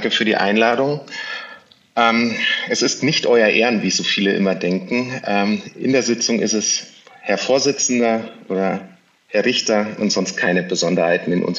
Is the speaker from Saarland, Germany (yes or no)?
no; Munich, Bavaria, Germany; ich bin in München geboren, bin dort die ersten Jahre auch aufgewachsen, war dann später Internatsschüler ab der 7. Klasse und bin nach dem Abitur 2004 zurück nach München gekommen.